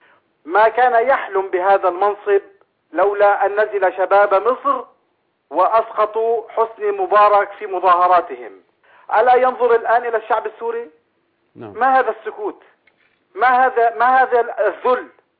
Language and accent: Arabic; Lebanon; انتمائي أنا لبناني مزبوط، بس أنا أحب سوريا كما أحب لبنان بالضبط